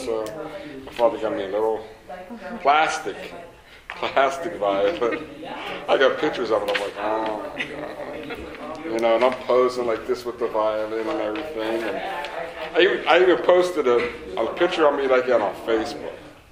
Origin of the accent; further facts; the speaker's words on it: Homestead, Pennsylvania, United States; born there; But I was born in Homestead, Pennsylvania, and I've been playing music probably 48 years maybe